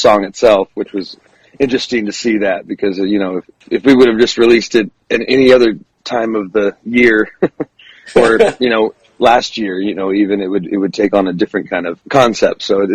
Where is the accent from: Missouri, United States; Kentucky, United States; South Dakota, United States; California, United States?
California, United States; I love Southern rock, but people kind of get confused when we're from California, but we're playing Southern rock.